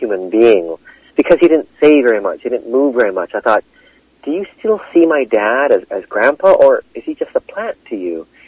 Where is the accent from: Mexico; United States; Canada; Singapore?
Canada; He is so old school Japanese, and I'm a Canadian who grew up on McDonald's and watching TV, drinking Slurpees.